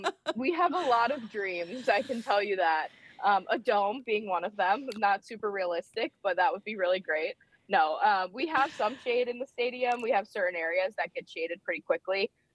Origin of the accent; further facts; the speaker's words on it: Florida, United States; now in Madison, United States; I'm from Florida originally. So I'm loving the summers up here.